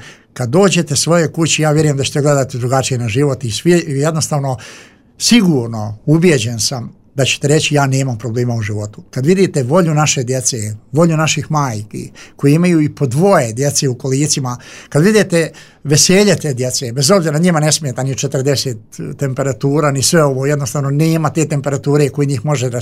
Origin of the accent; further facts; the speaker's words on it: Gradiška, Republika Srpska, Bosnia & Herzegovina; dolazim iz Gradiške, Lijevča, Polja, Potkozara, a tamo žive najbolji ljudi.